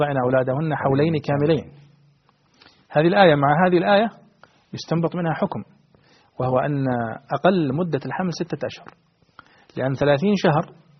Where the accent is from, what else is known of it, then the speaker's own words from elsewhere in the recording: Saudi Arabia; عندنا في السعودية